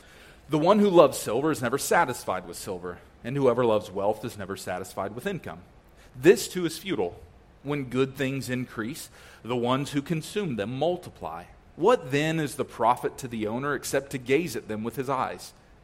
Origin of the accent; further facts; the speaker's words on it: Niceville, Florida, United States; I grew up in Niceville.